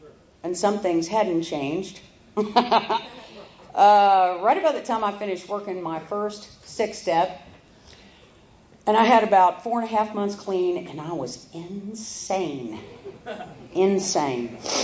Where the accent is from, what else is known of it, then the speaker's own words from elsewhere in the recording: Missouri, United States; I'm from the Southwest Missouri area in the Show Me region. And I'm very proud of that.